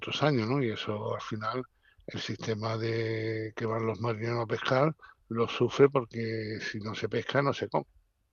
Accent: Isla Cristina, Andalusia, Spain; born there; yo nací en Isla Cristina, llevo muchos años

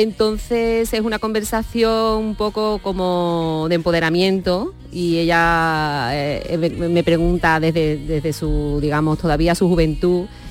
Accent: Andalusia, Spain; accent: Andalusian; yo tengo un acento andaluz dentro del soul. En Andalucía

